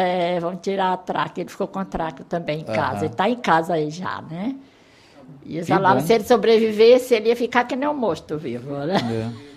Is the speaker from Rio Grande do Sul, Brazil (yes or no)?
no; Piauí, Brazil; Aí viajei imediatamente para o estado do Piauí, que é de onde eu sou, né?